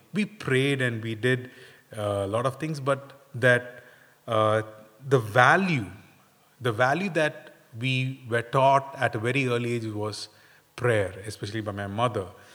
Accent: India; I come from India, so mostly we had all the access to, you know, choose, to follow, to believe, to preach

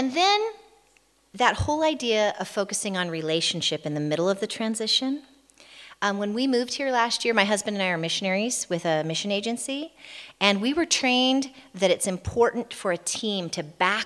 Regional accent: United States; She's Czech, and I'm American, and I speak English.

